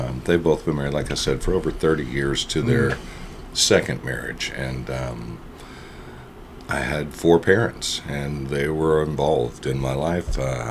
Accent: Duncanville, Texas, United States; Well, I grew up in Duncanville, Texas, actually.

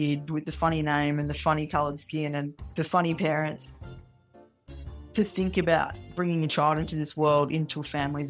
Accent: Melbourne, Victoria, Australia; I'm 38 years old. My partner, Paris, who's also 32, we're all from Melbourne

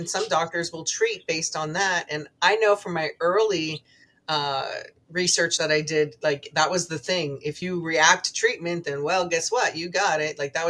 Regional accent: Maine, United States; I came here from Northern Maine, and I'm seeing Maine turn into PA almost.

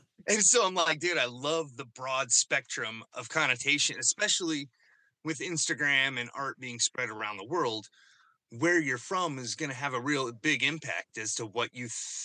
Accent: Oregon, United States; I'm from Oregon, up in the center of it, out in the middle of nowhere.

